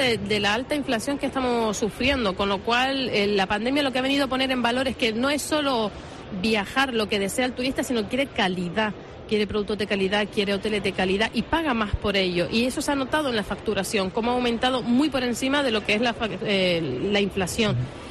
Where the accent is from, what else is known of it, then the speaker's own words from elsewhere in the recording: San Bartolomé de Tirajana, Canary Islands, Spain; soy amante de San Bartolomé de Tirajana, soy de aquí, vivo aquí, quiero jubilarme aquí